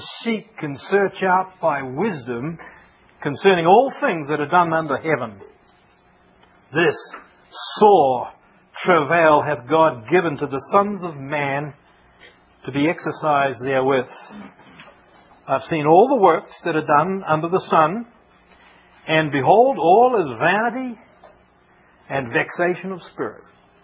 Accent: Oklahoma, United States; Now, I come from Oklahoma. Oklahoma has storms, man.

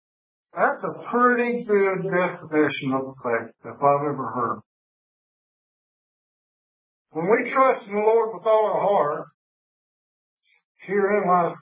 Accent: South Carolina, United States; from South Carolina.

